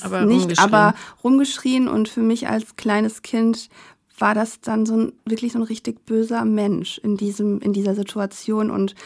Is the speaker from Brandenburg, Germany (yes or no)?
no; Hesse, Germany; ich bin in einem Dorf aufgewachsen in Hessen und da gab es so ein paar Türken, Russen, aber da gab es nicht viele Ausländer in meiner Kindheit.